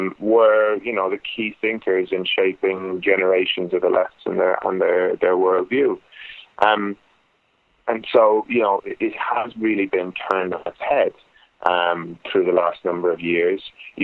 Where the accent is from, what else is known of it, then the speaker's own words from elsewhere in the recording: Ireland; Well, I mean, obviously, as an Irishman, that's not going to lose many votes with me.